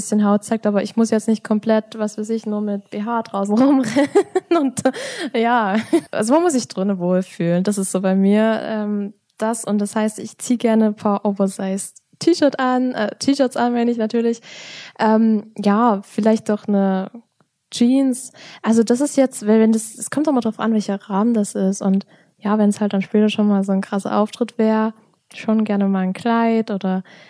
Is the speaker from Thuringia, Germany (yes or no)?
no; Saxony, Germany; So ist es bei uns im Erzgebirge.